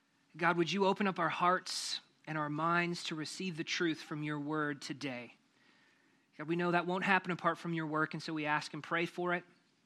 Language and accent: English; Minnesota, United States; I come from Minnesota, so if there's not snow on Christmas, it's hard for it to feel like Christmas.